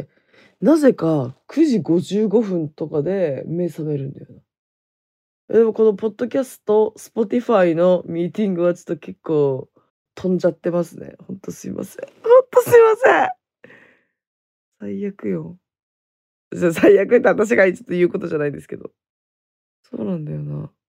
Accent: Hokkaido, Japan; also born or lived in Okinawa; あの地元北海道に帰ってきてからあまりそういうのなかったんだよね。沖縄の時が特にひどかった。

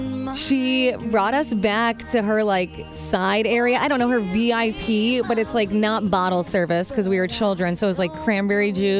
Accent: Illinois, United States; So I am originally from Illinois, and I was from like a suburb outside of Chicago.

